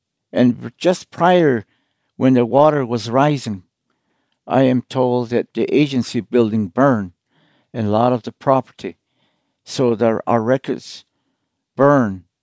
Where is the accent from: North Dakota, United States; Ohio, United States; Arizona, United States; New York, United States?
Arizona, United States; San Carlos Apache Reservation; I was born and raised on the San Carlos Apache Reservation, brought up by my family.